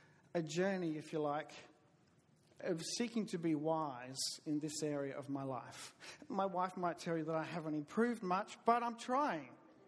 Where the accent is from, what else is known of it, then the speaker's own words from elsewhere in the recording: the South, United States; accent: southern; And you're not going crazy. I talk funny. It's my southern accent.